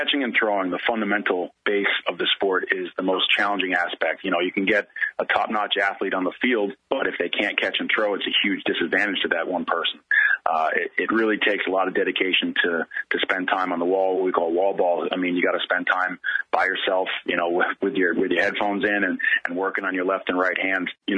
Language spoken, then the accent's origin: English; Long Island, New York, United States; and growing up in Long Island, my father coached growing up.